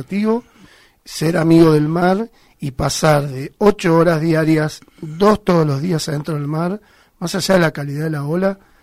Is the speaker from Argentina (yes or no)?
yes; Pinamar, Buenos Aires Province, Argentina; habemos muchos chicos nacidos y criados en Pinamar, que tenemos una identidad que está innata en nosotros, que es inherente a nuestra construcción como sujetos dentro de esta comunidad que crecimos, que es la identidad del lugar